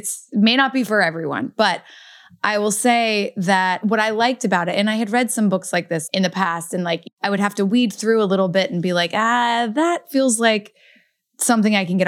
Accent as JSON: {"language": "English", "town": "Louisville", "region": "Kentucky", "country": "United States", "tie": "born or raised there", "said": "was from reading this book that had been actually recommended to me by a friend from Louisville in my hometown."}